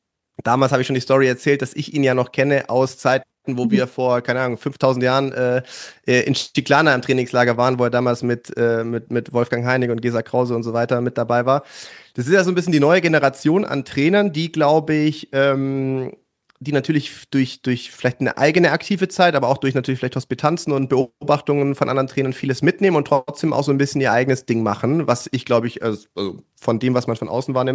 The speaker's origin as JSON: {"language": "German", "region": "Baden-Württemberg", "country": "Germany", "said": "Ich komme natürlich aus Baden-Württemberg ursprünglich mal."}